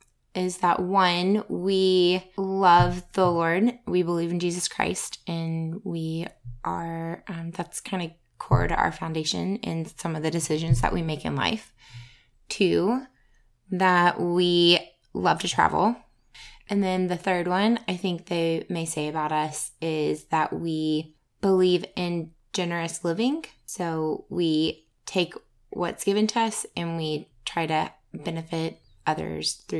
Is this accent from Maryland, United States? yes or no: no; Louisiana, United States; I'm from Louisiana originally.